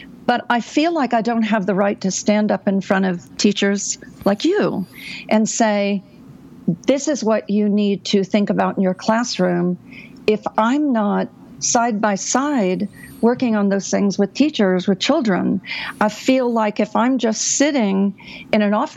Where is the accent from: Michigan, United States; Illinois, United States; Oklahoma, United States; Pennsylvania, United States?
Oklahoma, United States; Tulsa; I adopted a school in my hometown of Tulsa, Oklahoma, about 4 years ago.